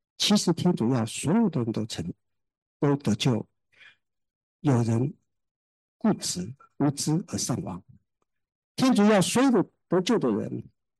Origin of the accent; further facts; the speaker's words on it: Taiwan; born there; 我是台湾出生的，我当然不愿意台湾伤亡